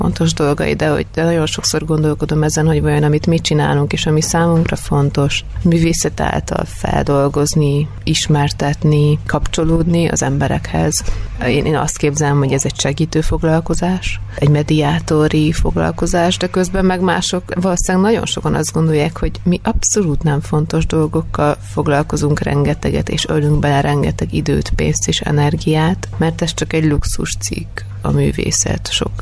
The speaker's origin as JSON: {"language": "Hungarian", "town": "Székesfehérvár", "region": "Fejér", "country": "Hungary", "tie": "born or raised there", "said": "Székesfehérváron csak születtem, ott nincsen színházi múltam."}